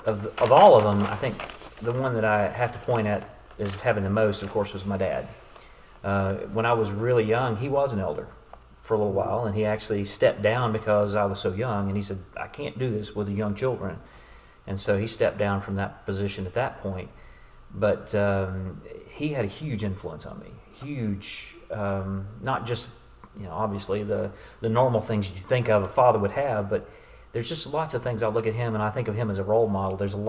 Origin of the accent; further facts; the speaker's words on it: Alabama, United States; Also, I grew up in the Shoals area kind of area. So that's kind of near the belt buckle of the Bible Belt.